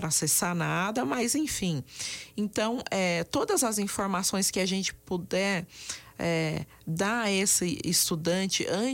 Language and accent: Portuguese; Brazil; born there; nós, pessoas negras, que já nascemos aqui no Brasil